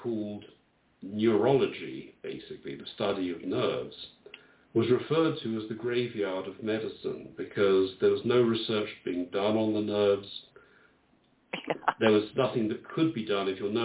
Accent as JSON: {"language": "English", "region": "England", "country": "United Kingdom", "said": "I am from England, and England has got many things wrong."}